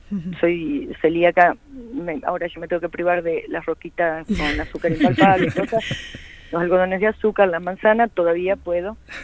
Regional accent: Salta, Argentina; desde el día que me fui de Salta sabía que quería volver a Salta a vivir, y lo pude hacer en noviembre del 2019

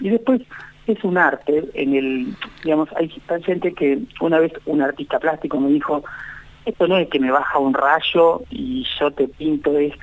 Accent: Buenos Aires, Argentina; born or raised there; moved away as an adult; also born or lived in Chile; now in Bariloche, Argentina

